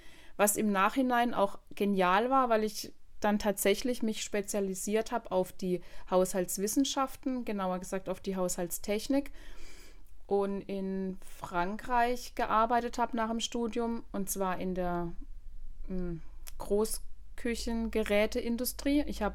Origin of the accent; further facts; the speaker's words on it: Neuershausen, Baden-Württemberg, Germany; Aufgewachsen bin ich in Neuershausen, das ist ein Nachbarort von Eichstätten, also tatsächlich ganze 6 Kilometer entfernt von Eichstätten.